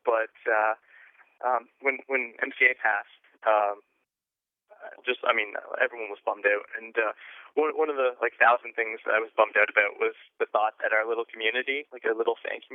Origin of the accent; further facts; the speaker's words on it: Canada; I, myself, I'm from Canada.